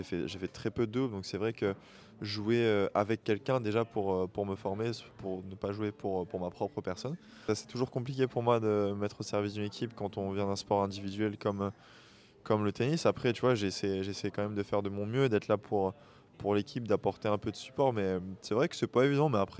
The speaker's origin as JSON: {"language": "French", "town": "Boulogne-sur-Mer", "region": "Hauts-de-France", "country": "France", "tie": "born or raised there", "also_born_or_lived": "Toulon", "said": "je suis né à Boulogne-sur-Mer, j'ai grandi à Boulogne-sur-Mer. J'ai passé 4 ans dans le sud également, sur Toulon. Donc de mes, j'ai fait de mes 13 ans à 14 ans et demi. Et j'ai fait 16 ans, 18 ans."}